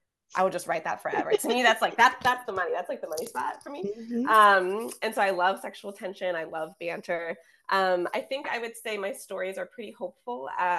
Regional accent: Philadelphia, Pennsylvania, United States; For folks who don't know me, I'm from Philly.

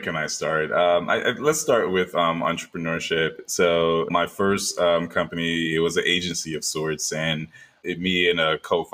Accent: New York, United States; I grew up in Brooklyn, New York, in a very Caribbean household.

